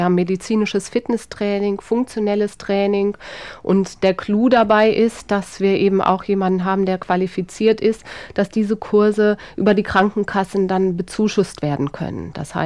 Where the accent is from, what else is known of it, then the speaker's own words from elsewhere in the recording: Bielefeld, North Rhine-Westphalia, Germany; Ich komme ja selber nicht aus Darmstadt, komme aus Bielefeld, da kenne ich das überhaupt nicht.